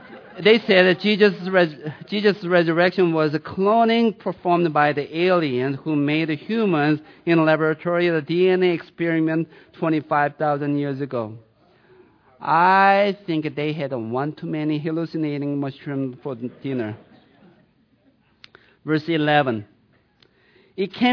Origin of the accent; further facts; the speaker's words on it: Sweden; I'm from Sweden.